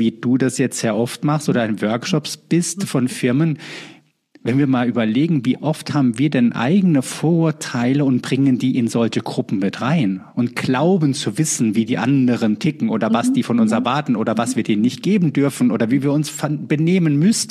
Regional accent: Germany; ich bin ja Deutscher

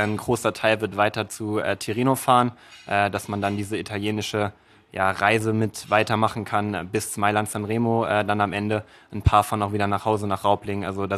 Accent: Hesse, Germany; Ich komme eigentlich auch aus dem Rhein-Main-Gebiet

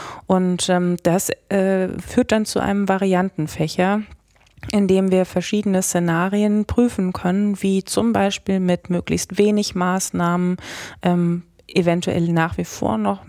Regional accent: Berlin, Germany; nach Berlin zu holen, meine Heimatstadt, wo ich geboren, aufgewachsen bin

